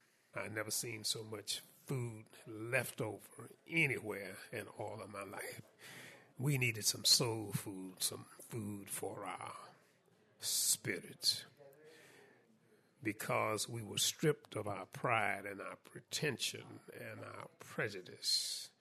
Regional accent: Dallas, Texas, United States; from Dallas, Texas.

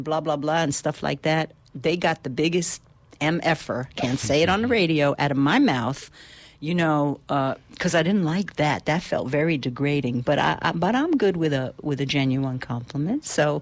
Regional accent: New York, United States; And, you know, I've told you in my past, growing up in the South Bronx, construction guys or just regular guys, almost on a daily basis would have something to say to little me as I was going about my day.

